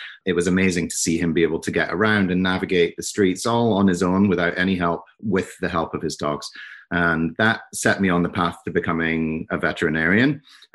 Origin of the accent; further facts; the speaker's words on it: Scotland, United Kingdom; now in New Jersey, United States; So I'm from Scotland, but I live in New Jersey now.